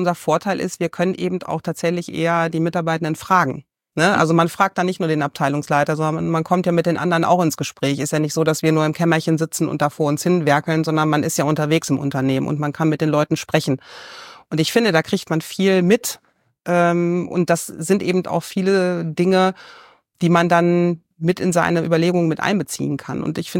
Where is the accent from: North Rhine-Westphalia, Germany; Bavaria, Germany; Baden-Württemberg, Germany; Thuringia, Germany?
North Rhine-Westphalia, Germany; Aber wir sind auch typische Westfale.